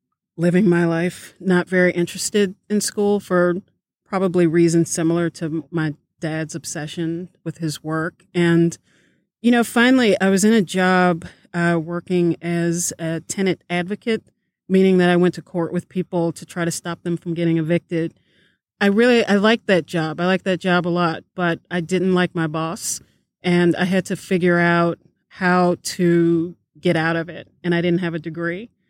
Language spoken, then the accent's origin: English; Dallas, Texas, United States; also born or lived in Buffalo, United States; So I was born in Buffalo, New York, and then moved to Dallas, Texas with my mom when I think I was around 3. And then went back to Buffalo, where my dad lives, when I was 16.